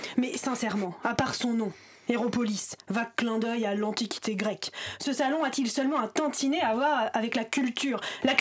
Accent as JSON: {"language": "French", "region": "Normandy", "country": "France", "said": "je ne dis pas ça parce que je suis normande."}